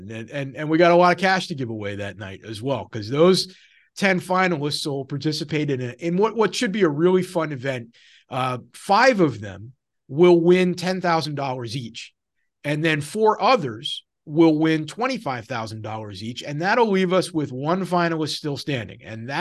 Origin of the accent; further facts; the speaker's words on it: Baltimore, Maryland, United States; accent: Baltimore; I'll spare you my Balmer accent, though.